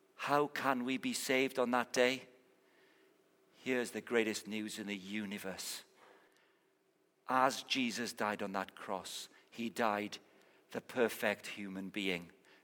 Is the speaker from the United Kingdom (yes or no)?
yes; Wales, United Kingdom; I'm a Welsh chap